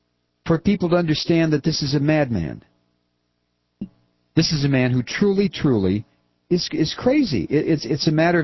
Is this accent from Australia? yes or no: no; India; now in United States; I grew up in India, a Sunni.